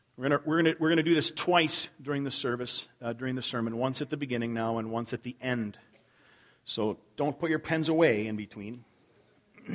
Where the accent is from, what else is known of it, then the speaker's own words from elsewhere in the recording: Canada; And I'm known for being Canadian, though I never say A.